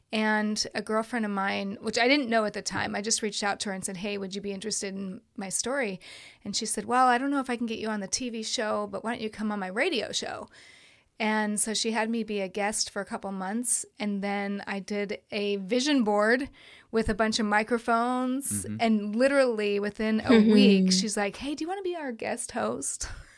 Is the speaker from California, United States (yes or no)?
yes; San Francisco, California, United States; But I am originally from San Francisco Bay Area.